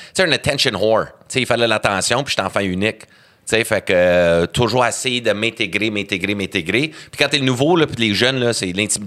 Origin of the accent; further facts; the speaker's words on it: Joliette, Quebec, Canada; born there; also born or lived in Edmonton / Calgary / Cornwall; Fait que je suis né là, baptisé à Joliette, puis après ça, c'est là qu'on commence à faire le tour du Canada, là, sans arrêt.